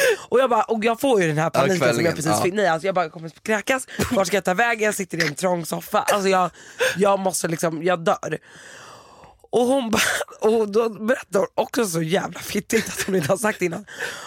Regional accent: Sweden; born there; jag är född i Sverige, min mamma är svensk.

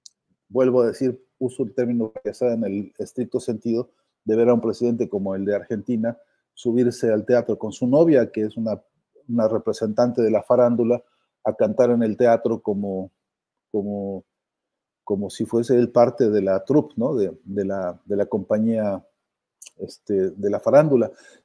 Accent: Mexico; porque siendo mexicano aquí y ahora

